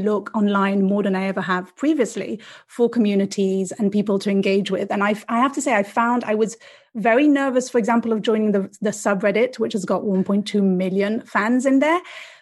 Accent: Brussels, Brussels-Capital Region, Belgium; also born or lived in France / London; now in San Francisco, United States; I was born in France, grew up in Brussels, so lived pretty close to the Spa-Francorchamps racetrack, and then moved to London.

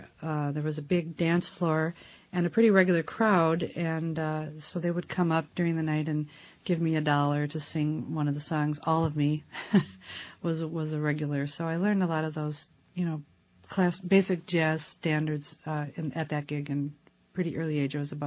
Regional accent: Chicago, Illinois, United States; I grew up in Chicago, Illinois.

